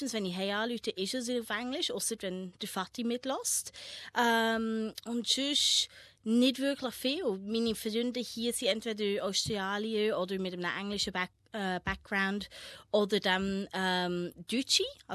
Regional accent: Goldiwil, Bern, Switzerland; Ich komme nicht direkt aus Thun selber, ich bin klein außerhalb von Goldiwil.

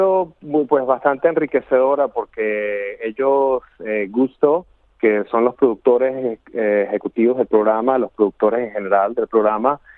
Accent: Venezuela; moved away as an adult; now in Canada; salí de Venezuela, entre otras cosas, en el 2008.

